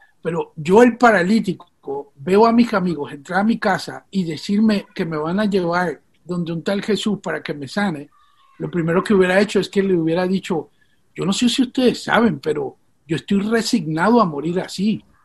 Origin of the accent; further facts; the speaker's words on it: Puerto Rico; also born or lived in Venezuela; Nací en Venezuela, pero me crié en Puerto Rico.